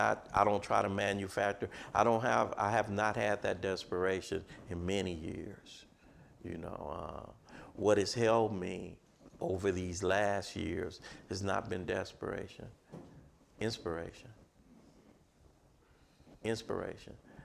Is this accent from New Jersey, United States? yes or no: no; Watts, California, United States; I'm from Watts, I'm from a tough town, but I'm not a tough guy.